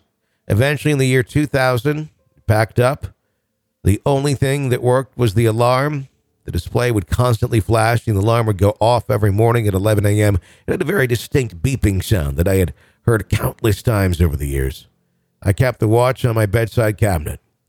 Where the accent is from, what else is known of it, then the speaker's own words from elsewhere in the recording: Leeds, Yorkshire and the Humber, United Kingdom; I'm from Leeds in the Kumas.